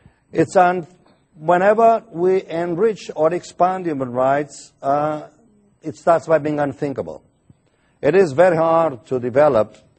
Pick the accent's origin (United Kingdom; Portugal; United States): Portugal; I come from Portugal. I don't come from there.